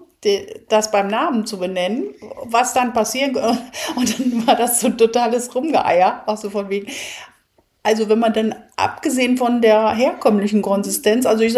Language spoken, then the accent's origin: German; Rhineland, Germany; Entschuldigung, ich bin Rheinländerin.